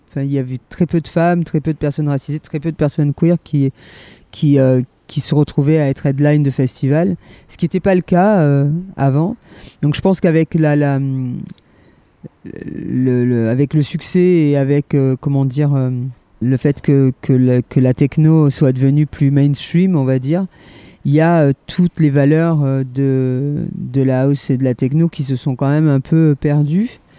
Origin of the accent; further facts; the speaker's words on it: Monaco; born there; la ville dans laquelle j'étais né, puisque je suis né à Monaco, donc c'était quand même très hétéronormé, très bourge